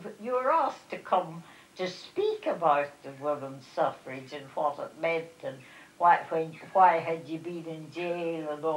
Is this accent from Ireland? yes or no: yes; Ireland; I said, "I'm Irish, and I'll do it again."